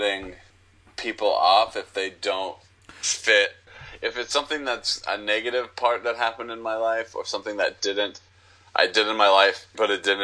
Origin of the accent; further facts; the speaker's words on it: the South, United States; accent: southern; I might be able to keep my southern accent longer than he did.